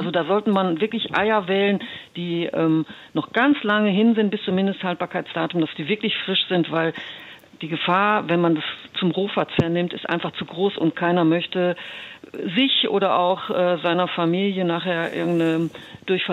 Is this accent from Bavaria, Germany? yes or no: no; North Rhine-Westphalia, Germany; Ich bin jetzt aus Nordrhein-Westfalen